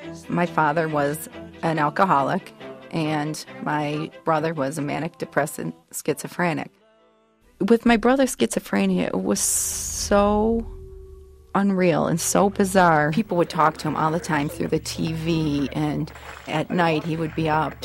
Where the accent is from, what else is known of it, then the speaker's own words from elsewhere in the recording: Monroe, Michigan, United States; I'm from Monroe, Michigan.